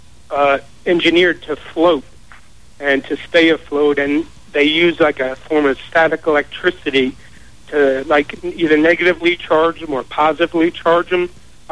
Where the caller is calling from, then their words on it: Florida, United States; I'm calling from Florida on a Verizon cell phone.